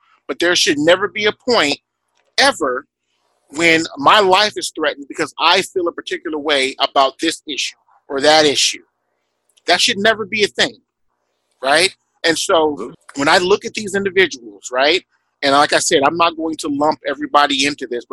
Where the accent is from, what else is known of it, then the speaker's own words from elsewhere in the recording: Houston, Texas, United States; born there; I was born in Houston, Texas. I'm from this country. I'm a citizen.